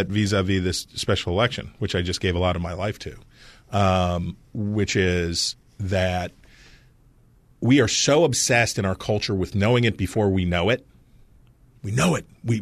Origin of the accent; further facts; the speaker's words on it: Wheeling, West Virginia, United States; Pittsburgh is growing through Washington and into my hometown of Wheeling on the other side.